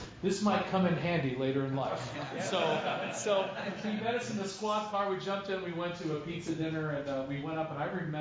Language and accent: English; Hershey, Pennsylvania, United States; I'm from Hershey, Pennsylvania, born and raised.